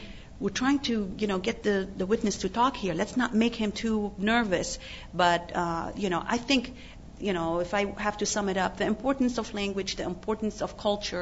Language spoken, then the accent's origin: English; Lebanon; I've heard them growing up in Lebanon all my life.